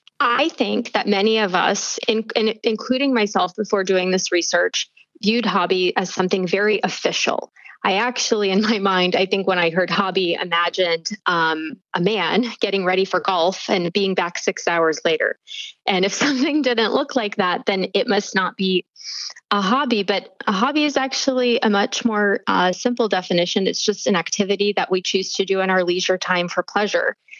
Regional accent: United States; And as an American, that actually felt so novel to me because we pride ourselves in never being off.

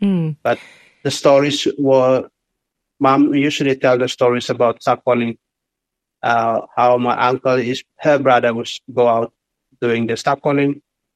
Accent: Karoo, New Ireland, Papua New Guinea; I grew up in Karoo village. That's the village. And my mom's from the west coast of New Ireland.

